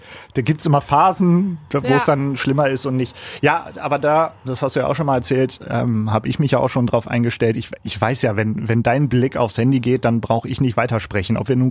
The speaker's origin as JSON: {"language": "German", "region": "Northern Germany", "country": "Germany", "said": "Ich bin Norddeutscher"}